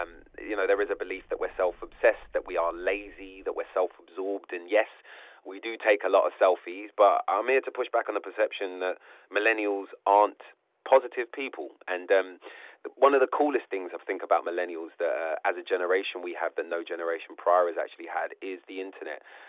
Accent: London, United Kingdom; I grew up in North London

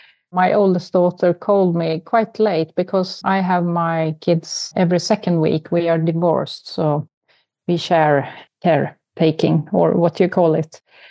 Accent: Sweden; English is a second language; actually, because I'm from Sweden.

